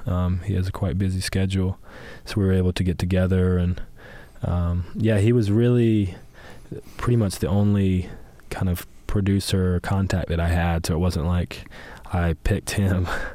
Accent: Macon, Georgia, United States; I grew up in Macon, Georgia, and it's where … are from.

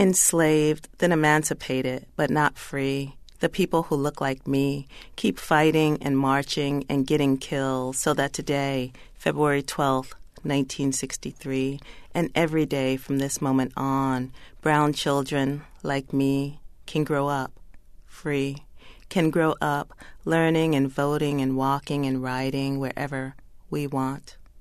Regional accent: Greenville, South Carolina, United States; And the town we lived in, Nickeltown, which was a small community within Greenville, South Carolina

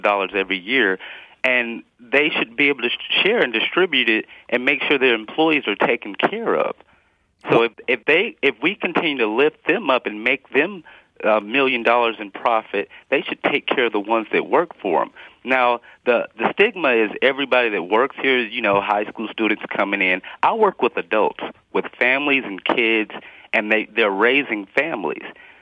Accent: Columbia, South Carolina, United States; now in Missouri, United States; I'm from Columbia, South Carolina as well. I was surprised to hear that. I was born and raised

